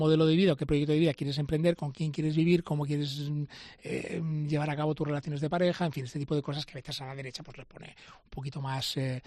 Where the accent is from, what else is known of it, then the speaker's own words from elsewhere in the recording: Zaragoza, Aragon, Spain; los derechos como ciudadanos, como zaragozanos, no son de los barrios, son de las personas que vivimos en los barrios